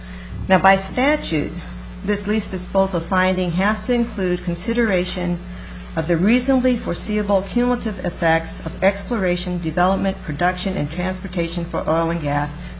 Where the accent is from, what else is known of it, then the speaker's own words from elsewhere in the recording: Juneau, Alaska, United States; I'm from Juneau, Alaska